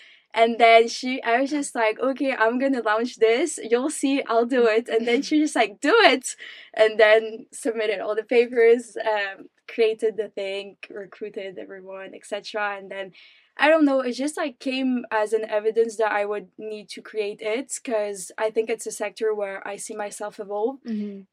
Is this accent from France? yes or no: yes; France; I was born and raised in France, and I'm 21 years old